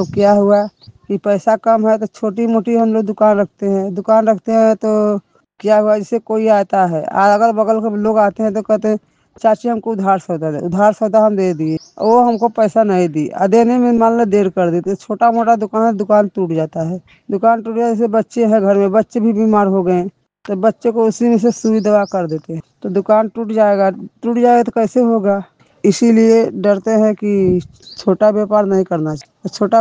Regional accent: Mirzapur, Uttar Pradesh, India; मैं हनुमान पाड़ा के रहने वाली हूँ, सदर मिर्जापुर।

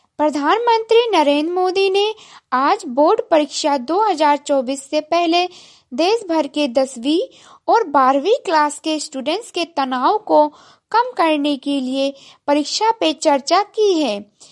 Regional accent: Uttar Pradesh, India; और मैं गोंडा जिले से हूँ।

